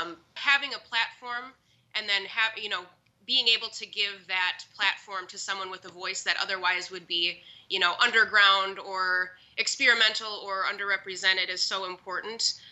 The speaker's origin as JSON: {"language": "English", "region": "Wisconsin", "country": "United States", "said": "because, you know, we're all from central Wisconsin. You know, we're not from New York or, you know, Chicago or these big cities where publishing is so big."}